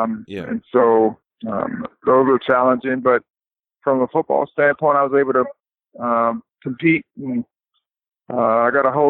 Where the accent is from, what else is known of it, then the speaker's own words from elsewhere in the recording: Thomasville, United States; Started the YMCA in my hometown, Thomasville.